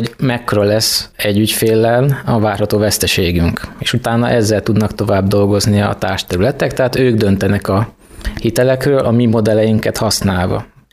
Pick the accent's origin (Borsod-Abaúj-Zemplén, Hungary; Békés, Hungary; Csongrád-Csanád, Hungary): Békés, Hungary; Gyula; now in Mezőberény, Hungary; Békés-megyei vagyok, tehát Gyulán születtem, Mezőberényben lakok, van egy testvérem.